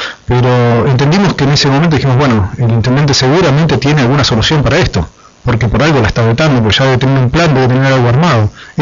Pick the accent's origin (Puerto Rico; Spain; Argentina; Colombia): Argentina; Pinamar, Buenos Aires Province; cuando fui a estudiar a Buenos Aires y demás, y decía, sí, yo soy de Pinamar